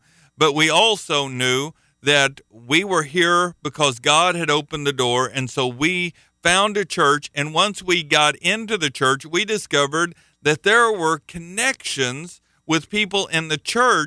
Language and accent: English; Midwest, United States; now in Florida, United States; I'm not a native Floridian. I am from a different part of the country. I'm from the Midwest.